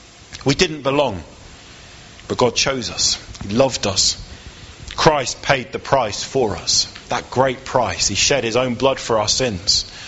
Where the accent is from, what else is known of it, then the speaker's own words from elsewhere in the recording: Leicester, East Midlands, United Kingdom; born there; also born or lived in Manchester / Reading; I was born in Leicester, we moved to Manchester, we moved down to Reading.